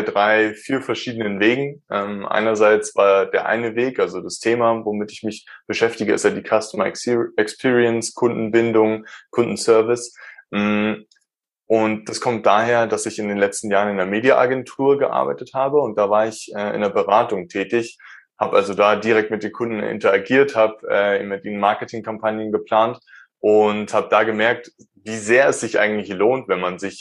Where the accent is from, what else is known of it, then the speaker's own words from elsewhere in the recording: Starnberg, Bavaria, Germany; Ich komme aus der Nähe von München. Ich wurde hier geboren. Ich wurde in Starnberg geboren. Das ist ein bisschen weiter weg von da, wo ich jetzt wohne.